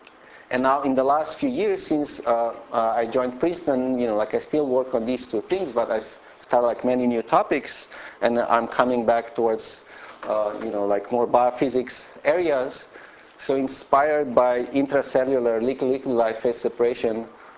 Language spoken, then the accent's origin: English; Slovenia; I'm originally from Slovenia, and I did my undergrad